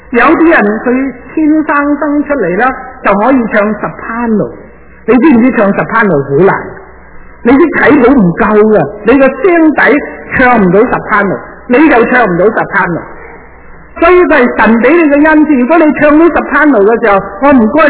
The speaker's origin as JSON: {"language": "Chinese", "country": "China", "said": "合乎中道的意思就是说中庸之道，我们中国人中庸之道是最好的。"}